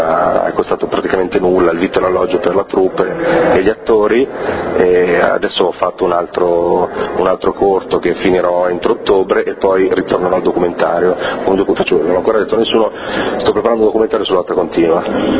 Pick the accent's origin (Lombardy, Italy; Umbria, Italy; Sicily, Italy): Lombardy, Italy; Pavia; Da Pavia.